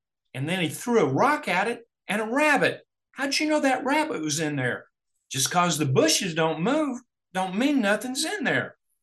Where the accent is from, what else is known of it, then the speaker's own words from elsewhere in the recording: Kentucky, United States; But we're going to where I was raised in Appalachia. Muck Roberts Holler. From birth to third grade, I lived in a house that had a dirt floor, outhouse to go to the bathroom, well water.